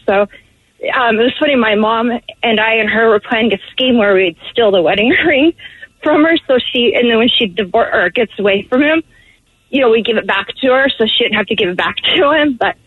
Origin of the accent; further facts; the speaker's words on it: Washington, United States; Since we're from Washington, you know, we would play, hey, we took it